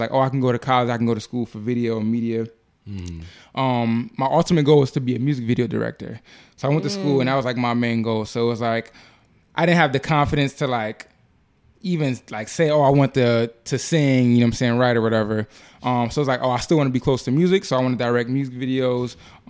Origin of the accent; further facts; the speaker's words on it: Niagara Falls, New York, United States; I'm born and raised in Niagara Falls.